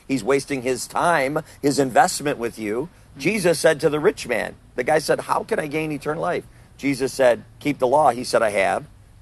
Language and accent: English; Wisconsin, United States; Wisconsin, originally. And I retired early, sold everything we own. This is our house. And we travel the country. We come south in Florida in the wintertime, and we'll go to Texas. We'll go to South Carolina, Georgia.